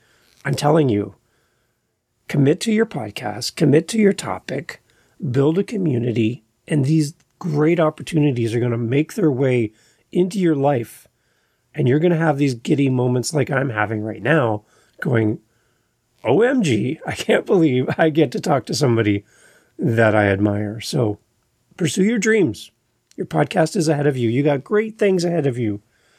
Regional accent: Canada; And he's Canadian, so that's even better because, you know, I'm Canadian.

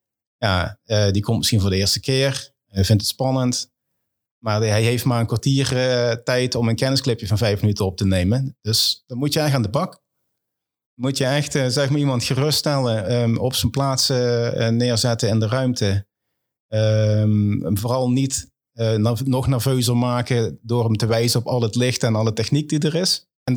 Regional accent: Limburg, Netherlands; Ik kom oorspronkelijk uit Limburg. Ik woon een jaar of 25 alweer in Brabant.

